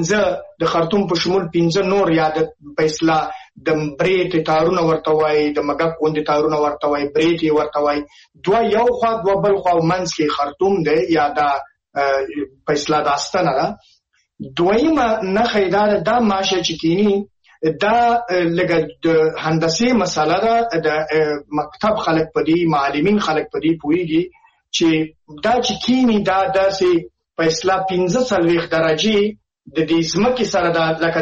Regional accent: Nangarhar, Afghanistan; زه د ننګرهار یم

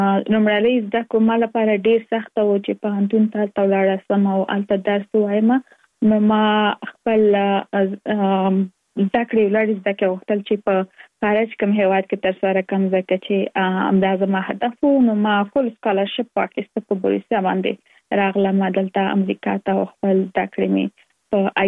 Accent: Kabul, Afghanistan; moved away as an adult; now in Virginia, United States; زه اف کورس د افغانستان یم. په افغانستان کې زیږیدلې، لومړنۍ زده کړې مې په افغانستان په کابل کې ترسره کړې دي او وروسته لاغه تکا من ټول چې یو مسافر شوم په امریکا کې اوس په ورجینیا ایالت کې ژوند کوم.

